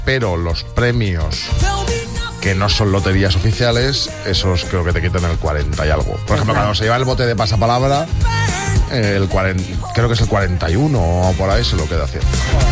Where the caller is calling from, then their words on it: Hospitalet de Llobregat, Catalonia, Spain; de Hospitalet de Llobregat.